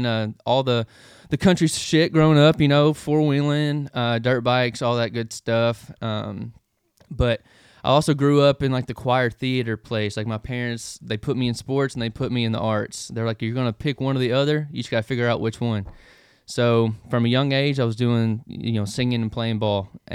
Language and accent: English; Hopkinsville, Kentucky, United States; so I'm from Hopkinsville, Kentucky.